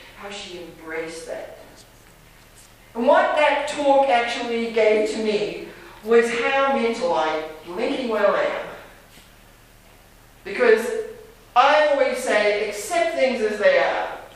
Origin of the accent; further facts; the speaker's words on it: New Zealand; I was raised in New Zealand, as many of you know